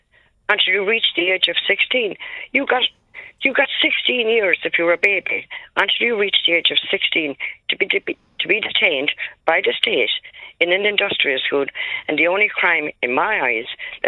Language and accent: English; Ireland; We were born with a name, and we're still a human being. We're still Irish citizens. I was born, and I left home, and I was 21.